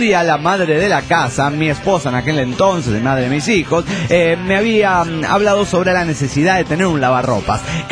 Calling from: Bella Unión, Artigas, Uruguay; de Bella Unión, República Oriental del Uruguay.

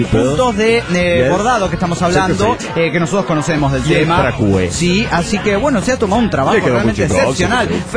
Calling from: Guadalajara, Jalisco, Mexico; desde Guadalajara, Jalisco, México.

